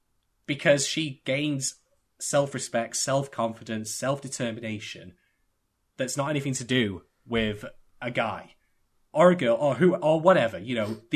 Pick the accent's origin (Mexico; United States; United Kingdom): United Kingdom; I am, and I'm a Brit, so make of that what you will, folks.